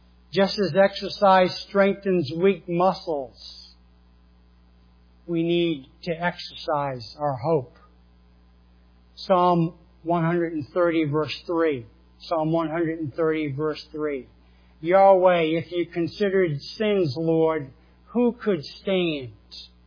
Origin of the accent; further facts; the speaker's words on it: New England, United States; accent: New England; You can see my New England accent coming out here.